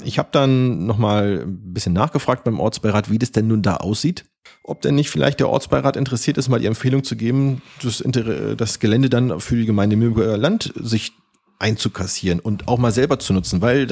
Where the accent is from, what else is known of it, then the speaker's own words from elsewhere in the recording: Berlin, Germany; ich bin in Köpenick aufgewachsen, ich bin runter Richtung Müggelsee gegangen